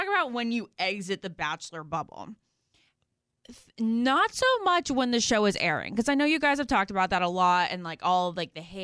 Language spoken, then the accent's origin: English; Virginia, United States; Very, I'm from Northern Virginia.